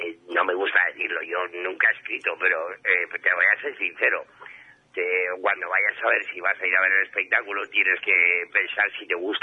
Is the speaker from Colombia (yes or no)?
no; Spain; yo, que soy un tío, me siento español a muerte